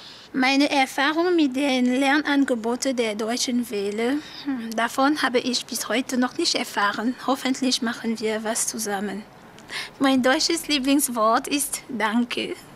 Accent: Cameroon; Ich komme aus Kamerun. Ich bin im Jahre 1977 geboren.

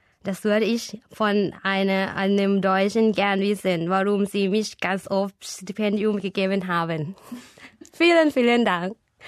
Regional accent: Ubon Ratchathani, Thailand; German is a second language; Ich komme aus Ubon Ratchathani, Thailand. Ich bin 1984 geboren und jetzt arbeite ich als Deutschlehrerin.

